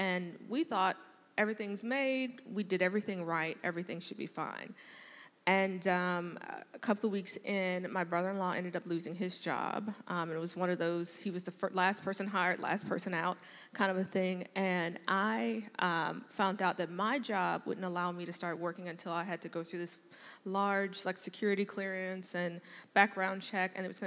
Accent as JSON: {"language": "English", "region": "Indiana", "country": "United States", "tie": "born there", "said": "So I was born in Northwest Indiana, right outside of Chicago."}